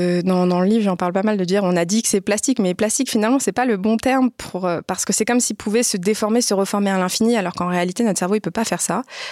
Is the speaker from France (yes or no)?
yes; France; accent: French; moi, je parle anglais, mais par contre, j'ai toujours mon accent de française